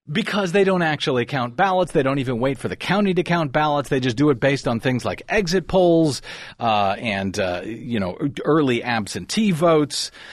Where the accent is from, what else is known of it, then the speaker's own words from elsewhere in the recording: Missouri, United States; Ridiculously close races in my home state of Missouri.